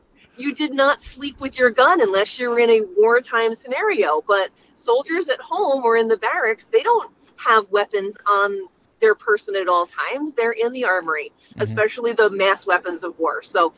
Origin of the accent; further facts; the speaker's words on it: East Coast, United States; moved away; I mean, I grew up on the East Coast. I was not part of a hunting family.